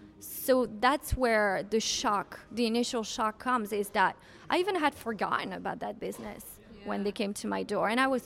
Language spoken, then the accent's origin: English; Miami, Florida, United States; also born or lived in New York; So really quickly, I was raised in Miami, so in the United States. I'm French American, born to French parents.